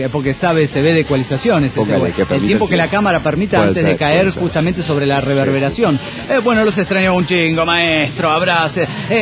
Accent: Tultitlán, State of Mexico, Mexico; de Tutitlán Edomex.

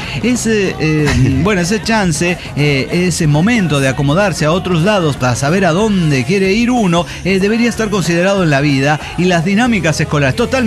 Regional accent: Cochabamba, Bolivia; de Cochabamba, Bolivia.

